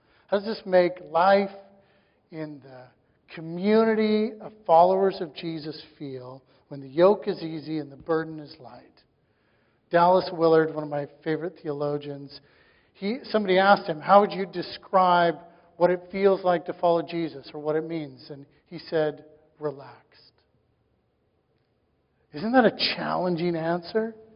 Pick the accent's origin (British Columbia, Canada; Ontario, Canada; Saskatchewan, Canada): Saskatchewan, Canada; I grew up in Saskatchewan.